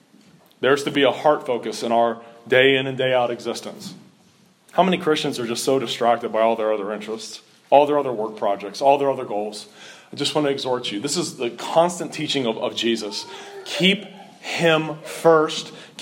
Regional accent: Cincinnati, Ohio, United States; where I grew up in Ohio, on the outskirts of Cincinnati, down by the Ohio River, there was a park that was less than 2 miles from my house.

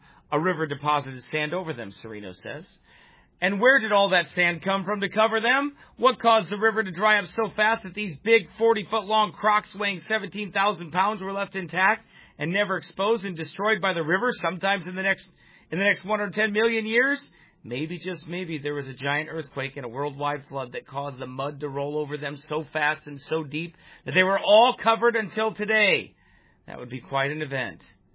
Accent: Crosbyton, Texas, United States; near my hometown of Crosbytown, Texas.

